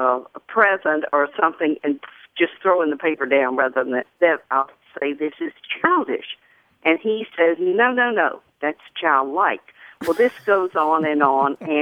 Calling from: Panama City, Florida, United States; accent: Southern; Panama City, Florida.

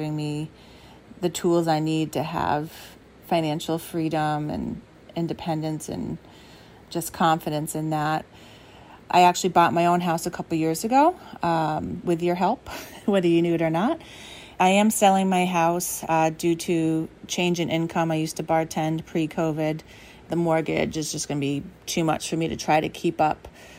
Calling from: Wakefield, Rhode Island, United States; I'm calling from Wakefield, Rhode Island, and I'm a huge fan of the show.

